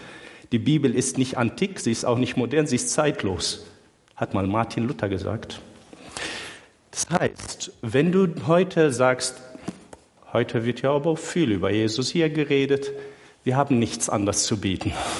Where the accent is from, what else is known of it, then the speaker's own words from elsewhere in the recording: Syria; first language Arabic; German is a second language; now in Germany; Ich bin gebürtiger Syrer, dort geboren und aufgewachsen, vor einigen Jahren nach Deutschland gekommen. Gehöre nicht zur Flüchtlingswelle. Ich bin ein bisschen länger vorher nach Deutschland gekommen. Bin aber Aramäer. Ich bin kein Araber, aber ich bin mit der arabischen Sprache aufgewachsen